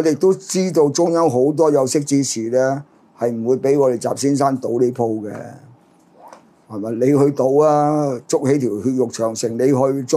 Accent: China; 我哋作为中国人咧系有责任

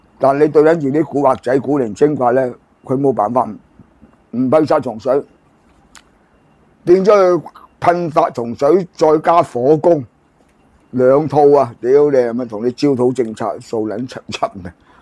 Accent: China; 我中國人，梗要幫翻自己國家諗計噶嘛！

